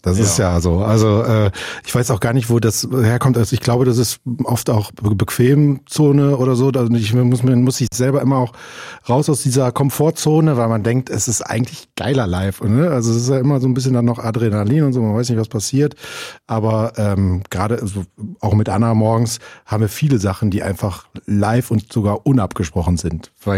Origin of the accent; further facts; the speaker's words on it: North Rhine-Westphalia, Germany; born there; also ich bin in NRW geboren